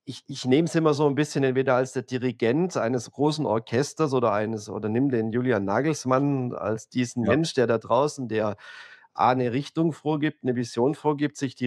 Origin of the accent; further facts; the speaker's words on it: Baden-Württemberg, Germany; ich bin Schwabe